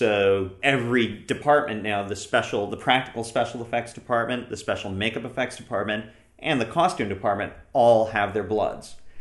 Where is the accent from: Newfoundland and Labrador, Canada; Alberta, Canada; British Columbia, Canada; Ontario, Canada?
Ontario, Canada; Ottawa; Growing up in Ottawa, there was in the suburbs of Ottawa